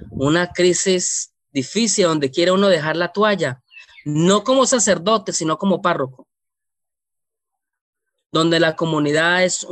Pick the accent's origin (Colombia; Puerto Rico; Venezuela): Colombia; Natagaima, Tolima; Eso queda cerca de mi pueblo, cerca de Natagaima.